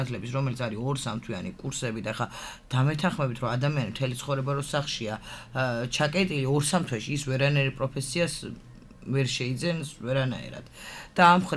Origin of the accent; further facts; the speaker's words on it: Tbilisi, Georgia; მე კი თბილისში დავიბადე, გავიზარდე და ცენტრალურ ქუჩაზე ვცხოვრობდი